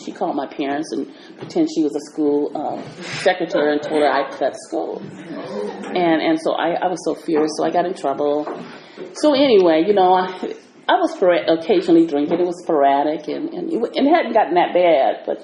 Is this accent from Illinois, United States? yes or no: no; Oakland, California, United States; my mom came to California when I was 2 years old. And so I grew up in Oakland